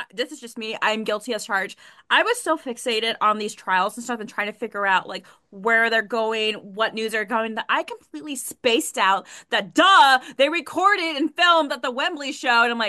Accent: El Paso, Texas, United States; I'm in El Paso, Texas, back in my hometown.

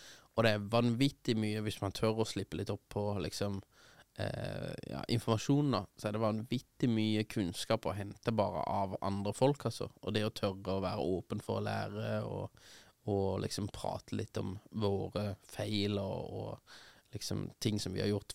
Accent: Kristiansand, Agder, Norway; der hvor vi er fra Kristiansand også, så du skal liksom ikke, det er ikke Molde vi er fra liksom.

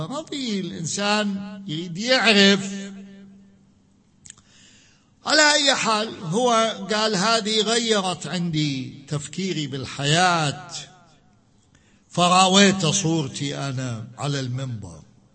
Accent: Najaf, Najaf Governorate, Iraq; قلت له أنا من النجف الأشرف

